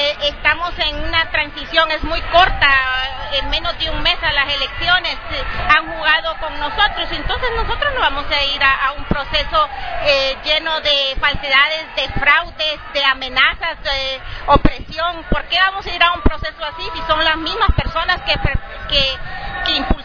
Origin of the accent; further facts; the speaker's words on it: Honduras; es un derecho humano nuestro como hondureños